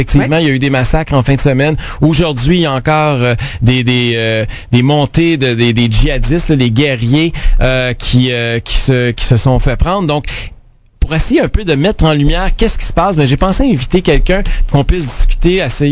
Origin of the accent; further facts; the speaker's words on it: Quebec, Canada; Je me dis combien on est de Québécois.